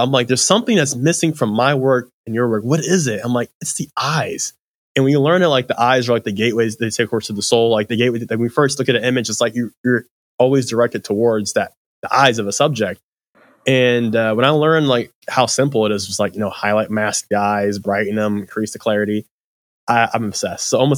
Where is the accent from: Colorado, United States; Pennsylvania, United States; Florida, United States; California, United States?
Pennsylvania, United States; Philadelphia; I'm like, I'm a kid from Philadelphia. I'm never going to be able to like do these things.